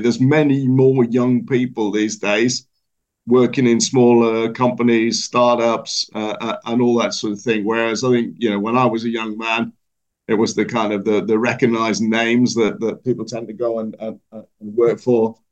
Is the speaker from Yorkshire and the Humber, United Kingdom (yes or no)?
yes; Yorkshire and the Humber, United Kingdom; I think I said at the beginning, I'm originally from Yorkshire, so we're known to be quite stubborn.